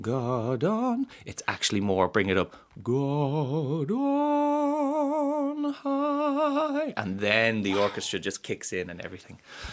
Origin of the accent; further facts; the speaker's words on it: Ireland; I'm from Ireland.